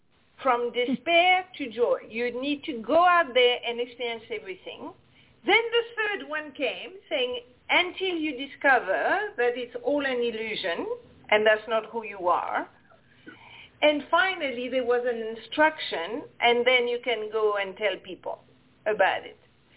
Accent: Casablanca, Casablanca-Settat, Morocco; English is a second language; moved away; also born or lived in Paris / England / Los Angeles / Washington, D.C.; I was born in Africa, brought up in Casablanca, Morocco. Then I went for 1 year in Paris, and then I went to England, and then I went to Los Angeles, Washington, D.C., New York.

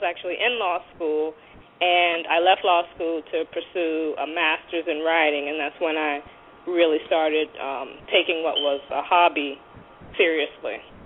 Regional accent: Boston, Massachusetts, United States; now in Miami, United States; Before that, I grew up in Boston in the inner city. I lived there quite a few years before moving to Miami for a couple of years, and then Alabama for college, and then back to Miami.

